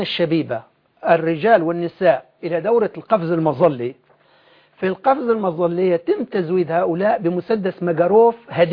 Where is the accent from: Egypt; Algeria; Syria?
Syria; Jarjanaz, Idlib Governorate; جرجناز بلدتنا مدرس لغة عربية